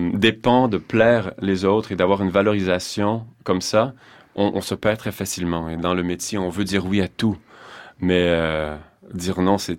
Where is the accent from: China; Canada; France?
Canada; Je suis retourné chez nous, au Canada